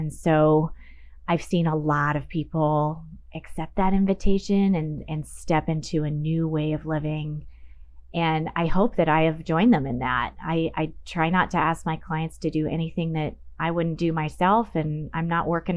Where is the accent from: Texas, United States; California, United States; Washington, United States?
Washington, United States; Seattle; I grew up in Seattle.